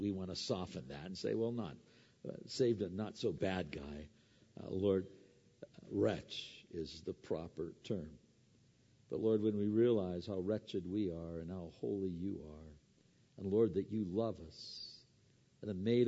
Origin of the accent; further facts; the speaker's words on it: Pennsylvania, United States; I grew up in Pennsylvania. I was looking for rivers that had water.